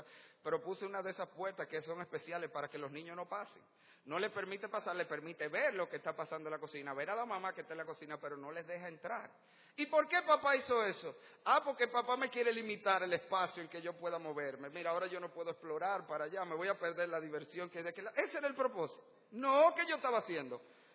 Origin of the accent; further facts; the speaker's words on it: Dominican Republic; Somos ciudadanos libres de República Dominicana.